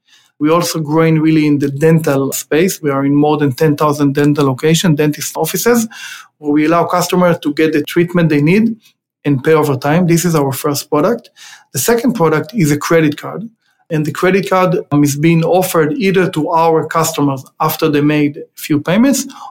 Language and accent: English; Israel; moved away as an adult; now in Los Angeles, United States; I grew up in Israel. I moved to the US in 2008